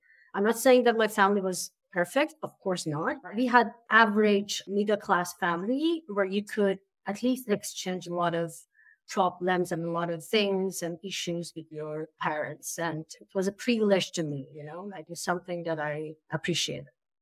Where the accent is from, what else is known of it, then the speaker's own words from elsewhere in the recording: Iran; You know that I'm Iranian, so I'm from Iran.